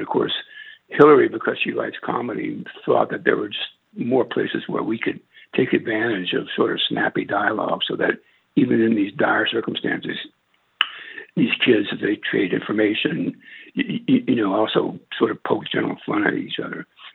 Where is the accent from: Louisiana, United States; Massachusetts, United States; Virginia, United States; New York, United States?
Louisiana, United States; Bayou Black; as I was growing up on Bayou Black, Louisiana, my mom spoke Cajun French. This was the 50s and early 60s, and she had plenty of people to speak with.